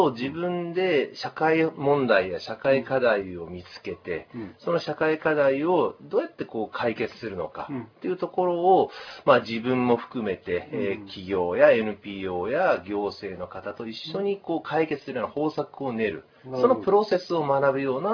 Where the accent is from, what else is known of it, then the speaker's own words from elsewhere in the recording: Osaka, Japan; moved away as an adult; also born or lived in Kobe; 私生まれは神戸市で、育ちは大阪市です。27歳まで大阪におりました。